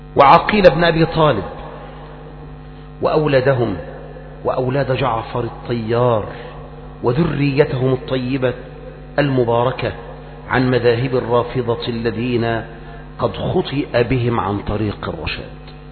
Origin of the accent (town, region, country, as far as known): Egypt